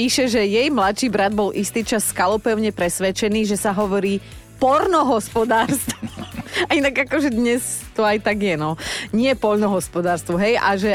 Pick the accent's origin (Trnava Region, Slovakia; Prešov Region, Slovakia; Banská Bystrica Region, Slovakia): Trnava Region, Slovakia; Borovce; ja hovorím, že to bolo strašne ľahké, že to my dávame u nás v Borovciach s prstom za.